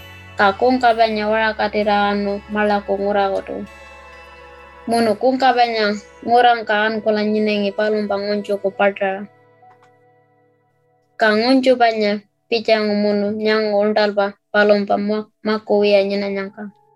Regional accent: Australia; and I am from Tichikala and I am living on Aranda country.

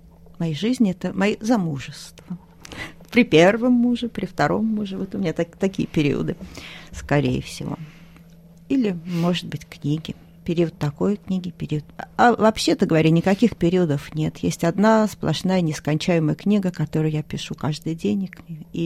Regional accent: Russia; поровну делю свое время между Америкой, Европой, Россией, делила. И все говорила себе, да нет, я россиянка, я космополитка. 24 февраля я проснулась эмигранткой.

